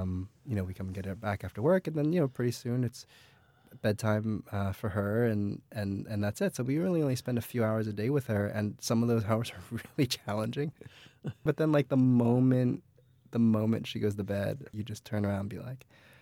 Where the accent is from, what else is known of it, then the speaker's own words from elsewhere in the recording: New Jersey, United States; My parents worked in New York City. I grew up in New Jersey. They came home pretty late, often like 9:30 at night.